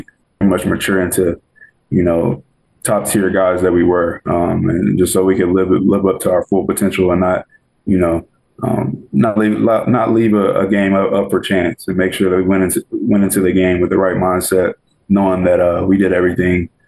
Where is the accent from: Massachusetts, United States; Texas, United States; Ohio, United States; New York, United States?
Texas, United States; Port Arthur; So I'm from, like I said earlier, I'm from Port Arthur, Texas, and I went to high school at Port Neches Groves High School.